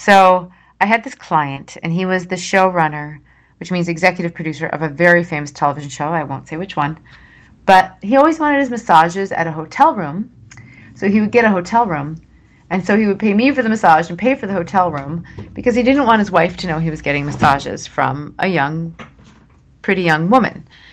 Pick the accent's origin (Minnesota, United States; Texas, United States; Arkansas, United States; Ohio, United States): Minnesota, United States; my Minnesota training, meaning growing up in Minnesota and growing up in that culture and having a lot of that culture be indoctrinated into me and therefore seem inherent to who I am as a person